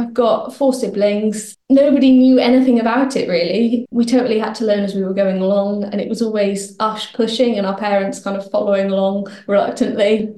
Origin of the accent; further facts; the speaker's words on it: Fishguard, Wales, United Kingdom; I'm from Pembrokeshire. I grew up near Fishguard.